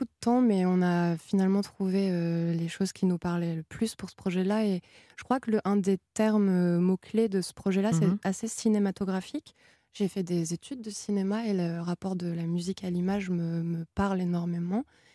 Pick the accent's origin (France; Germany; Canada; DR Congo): France; Cannes, Provence-Alpes-Côte d'Azur; born there; Je suis née à Cannes, dans le sud-est de la France.